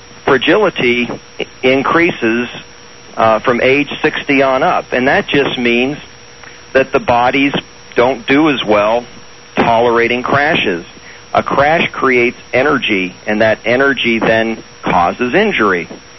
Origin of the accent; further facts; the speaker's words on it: Florida, United States; And then here in Florida, my home state, again in a farmer's market